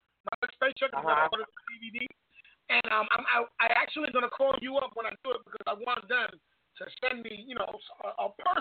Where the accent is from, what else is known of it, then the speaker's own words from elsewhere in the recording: Bronx, New York, United States; And I was born and raised in the Bronx. And the niggas I grew up with, I've watched niggas slice niggas' faces.